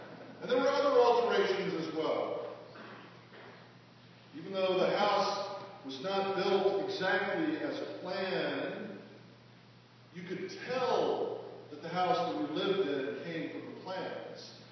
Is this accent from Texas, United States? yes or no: yes; Houston, Texas, United States; The house I was raised in Houston, Texas, was designed in 1964 by an architect named Ursula Oppenheimer.